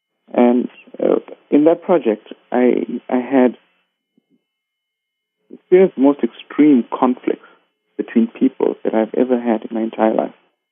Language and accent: English; South Africa; Because my identity is not India. It is not that at all. I've never been there. My great-grandfather or grandfather was from there, and it's completely different for me. I have my origins in South Africa.